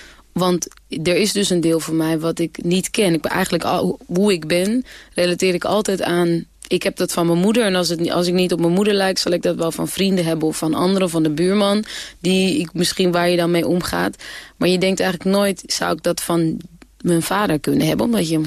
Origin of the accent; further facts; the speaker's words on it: Amsterdam, North Holland, Netherlands; Ik kom uit Amsterdam-Osdorp. Dus dat is de mooiste plek van Amsterdam. Nee, ik kom uit Amsterdam-Osdorp, De Aker. Mm-hmm. En daar heb ik eigenlijk 18 jaar gewoond. En het opgroeien daar was eigenlijk heel leuk.